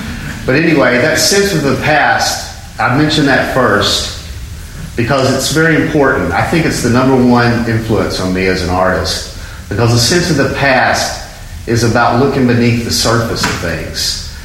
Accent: Chattanooga, Tennessee, United States; born there; I was born in Chattanooga, Tennessee in 1957. Chattanooga and the area had a profound effect on me as a human being and as an artist.

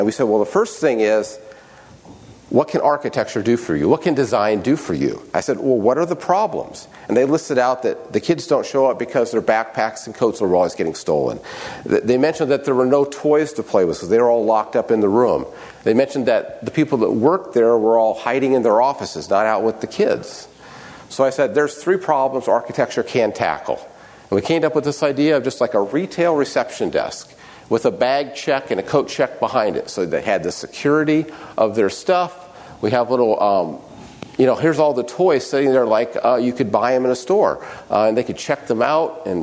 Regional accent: Nebraska, United States; Okay, I'm from Nebraska, and we're having the same issues that Texas is having right now

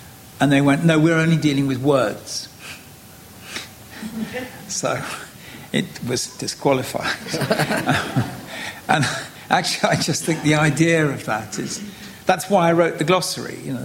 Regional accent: England, United Kingdom; And I'm English, and a lot of English people are very ironic.

